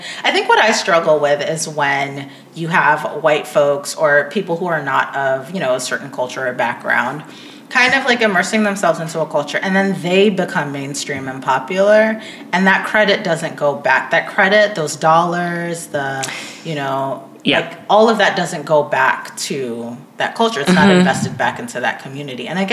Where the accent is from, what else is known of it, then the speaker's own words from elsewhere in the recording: United States; I mean, I grew up mostly in the States, but as I've been getting older, I've been getting more connected to sort of my African roots